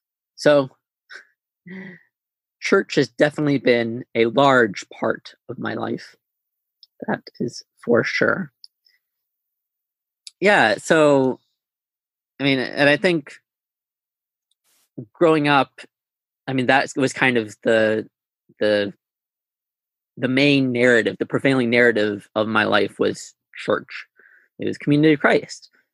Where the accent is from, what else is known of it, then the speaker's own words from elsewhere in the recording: Independence, Missouri, United States; now in Guelph, Canada; I grew up mostly in Independence, Missouri, where I am actually currently waiting out this global pandemic with my family. But generally speaking, currently live in Guelph, Ontario, Canada.